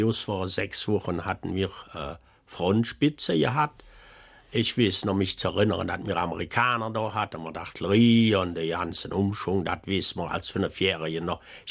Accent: Burg-Reuland, Wallonia, Belgium; Ja, ich bin in Aul-Reuland geboren. Aul liegt direkt an der Grenze, an Uchtal. Ich bin 1940 geboren

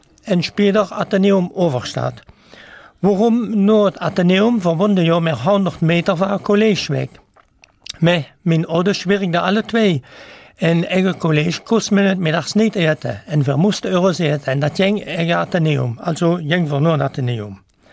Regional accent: Eupen, Wallonia, Belgium; born there; ich bin 1940 in Eupen geboren. Doch 21. März, also nächste Woche, habe ich Geburtstag, werde ich 71.

